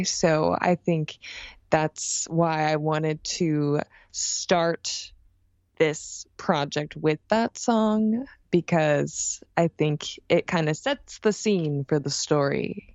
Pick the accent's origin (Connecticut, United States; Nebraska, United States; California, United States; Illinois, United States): Nebraska, United States; Lincoln; moved away as an adult; now in New York City, United States; I'm actually from Lincoln, Nebraska, which, as I tell people that in New York, they have simply no idea where that is.